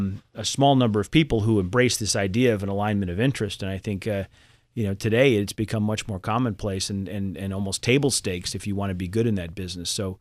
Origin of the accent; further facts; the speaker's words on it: Boston, Massachusetts, United States; I grew up in Boston. And but Chubb was offering me a job in New York, and you know, for a Boston kid who'd never spent time in New York